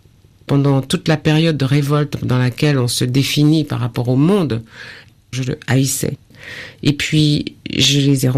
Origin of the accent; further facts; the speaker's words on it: Martinique; je suis de la Martinique